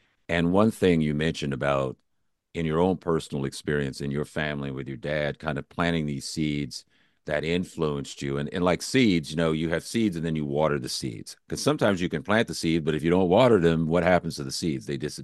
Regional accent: Los Angeles, California, United States; I remember the Watts riots because I grew up in Los Angeles

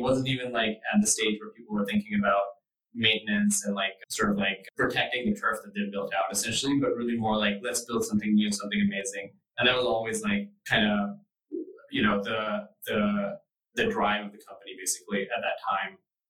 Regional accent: India; also born or lived in United States; besides sort of being born in the US, like I never actually came back once going to India.

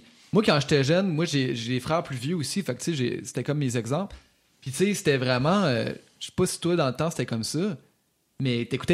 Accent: Sainte-Foy, Quebec, Canada; Je viens de Sainte-Foy, man.

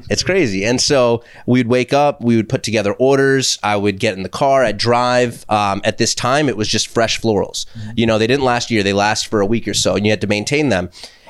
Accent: Vancouver, British Columbia, Canada; I'm from Vancouver, so what's the best bagel in Manhattan?

